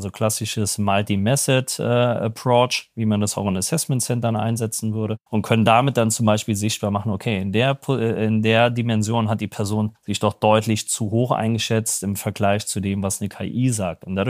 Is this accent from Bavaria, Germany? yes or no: no; Cologne, North Rhine-Westphalia, Germany; als Kölner